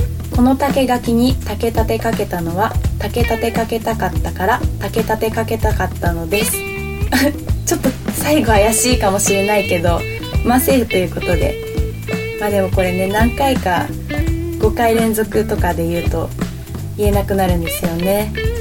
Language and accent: Japanese; Hamamatsu, Shizuoka, Japan; こういう伝統的な行事のあるところで生まれ育って本当に良かったなって思っています。もし浜松祭りがなかったら、ゴールデンウィークに帰省しようなんて絶対思わなかっただろうなって思いますね。